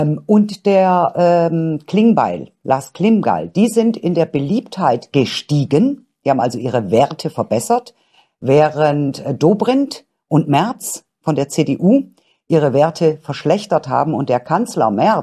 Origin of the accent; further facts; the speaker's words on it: Baden-Württemberg, Germany; Zum Beispiel in meinem Heimatland, in Baden-Württemberg.